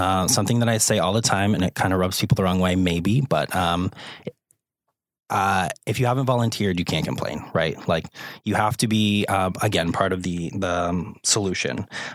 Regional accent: Boston, Massachusetts, United States; moved away as an adult; now in Central Florida, United States; And I will start off by saying I'm from the Boston area. So I moved down to Central Florida 2 years ago, 2.5 years ago.

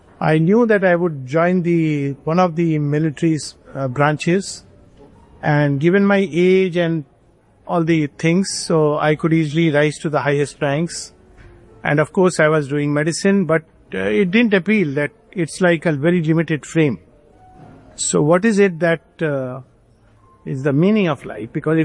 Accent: Jharkhand, India; I grew up in a place called in Jharkhand, modern Jharkhand, some small little place.

